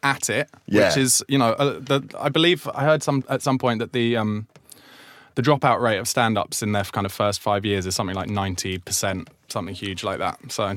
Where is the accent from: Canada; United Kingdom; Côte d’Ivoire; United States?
United Kingdom; South East England; because I grew up in Surrey, but not in Croydon.